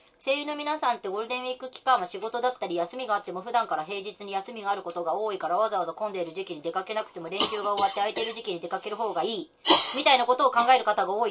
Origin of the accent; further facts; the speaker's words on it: Hiroshima, Japan; 山口本籍だけど生まれは広島だよ。育ちも広島。